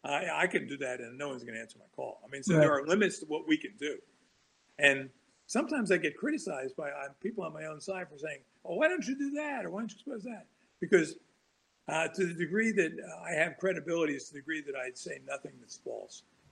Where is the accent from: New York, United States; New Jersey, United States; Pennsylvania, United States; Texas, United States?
New Jersey, United States; Newark; I grew up in Newark. I should have known better.